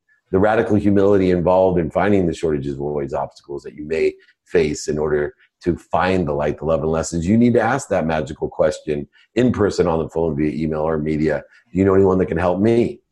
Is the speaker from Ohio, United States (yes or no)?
yes; Akron, Ohio, United States; born there; I was born in Akron, Ohio, single mom, 6 kids, packed my dinner in a paper bag